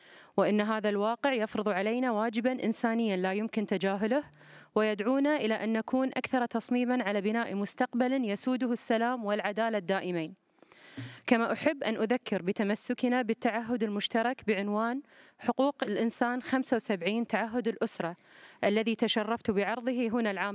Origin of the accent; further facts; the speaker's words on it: Qatar; حرصت بلادي قطر